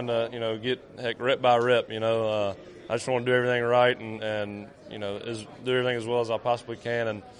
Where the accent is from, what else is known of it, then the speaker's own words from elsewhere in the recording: Mobile, Alabama, United States; I grew up in Alabama. I'm actually from Mobile, so to be able to, you know, bring one home for the home state, hometown, it means a lot to me.